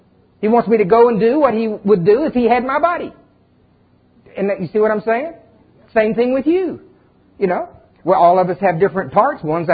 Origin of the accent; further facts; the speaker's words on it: Oklahoma, United States; Hey, I'm from Oklahoma. We have hard clay out there.